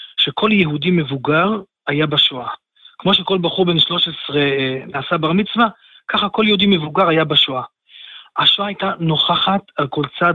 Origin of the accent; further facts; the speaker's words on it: Komemiyut, Southern District, Israel; אני גדלתי במושב קוממיות, כפי שאמרתם, הרב גליס, מושב קוממיות היה מורכב, 98% מבני המושב היו ניצולי שואה, וכך גדלתי, כך, לתוך זה נולדתי